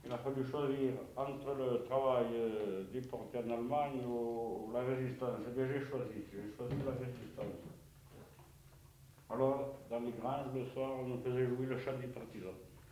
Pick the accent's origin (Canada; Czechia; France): France; Nouvelle-Aquitaine; accent: Limousin patois; Enfin, je chante dans mon patois limousin